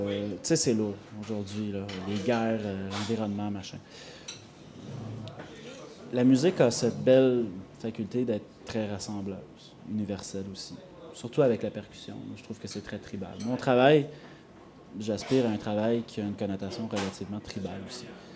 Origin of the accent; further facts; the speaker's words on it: Quebec, Canada; étant donné que je suis Québécois